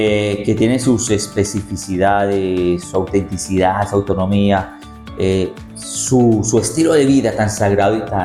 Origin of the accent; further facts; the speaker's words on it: Abejorral, Antioquia, Colombia; yo regresé a mi pueblo, a Abejorral, aquí en el suroriente de Antioquia, la tierra de los cien señores